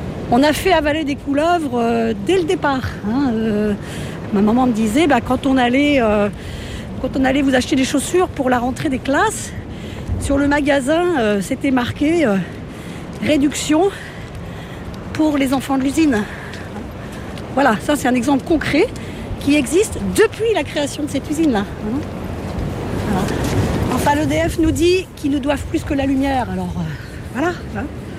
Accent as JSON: {"language": "French", "town": "Beaumont", "region": "Normandy", "country": "France", "tie": "born or raised there", "said": "Oui, moi je suis née à Beaumont en 61."}